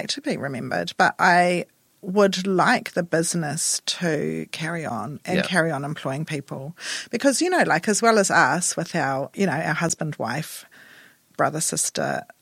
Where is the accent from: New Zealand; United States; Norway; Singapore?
New Zealand; Auckland; also born or lived in Wellington; living in Waverley, it's an adjustment coming from Auckland, because I'm from Auckland originally as well. I went from Auckland to Wellington